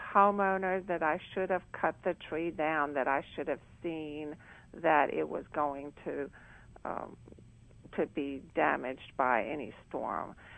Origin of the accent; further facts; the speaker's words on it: Romania; on my last trip to Romania, I went to my hometown and checked on my tree that I planted when I was about 12 years old, and it was still very much alive and huge.